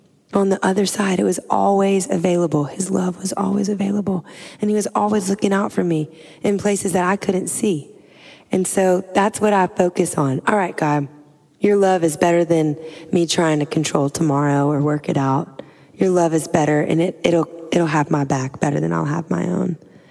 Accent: Louisiana, United States; I'm from Louisiana. I'm like a swamp girl.

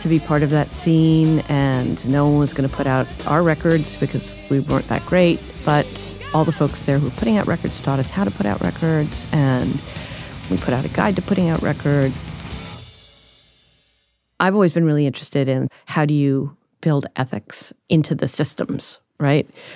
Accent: Washington, District of Columbia, United States; you know, I grew up in Washington, D.C., and I was an activist, and there was a really strong political punk scene in D.C.

